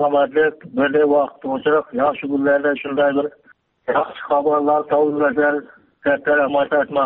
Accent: Gurlan, Xorazm Region, Uzbekistan; Xorazm viloyatidan Gurlan ayamdanman.

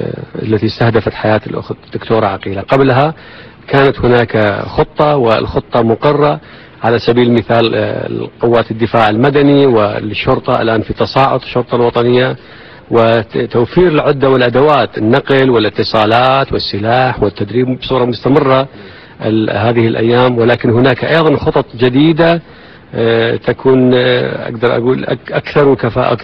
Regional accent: Iraq; لكن نحن أبناء العراق وأهل مكة أدرى بشعابها

